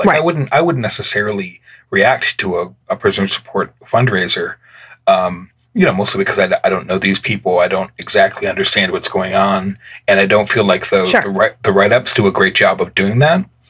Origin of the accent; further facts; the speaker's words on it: Midwest, United States; and perhaps this is also because I come from the Midwest